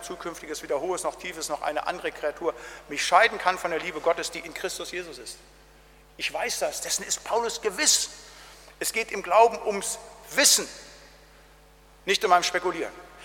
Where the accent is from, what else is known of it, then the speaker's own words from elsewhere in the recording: North Rhine-Westphalia, Germany; Da, wo ich herkomme, im Siegerland